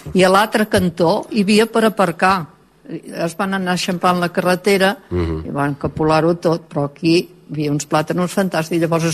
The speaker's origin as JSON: {"language": "Catalan", "town": "Sils", "region": "Catalonia", "country": "Spain", "said": "nosaltres som sí, de Sils. Uh-huh. I la nostra mare era de Riudarenes."}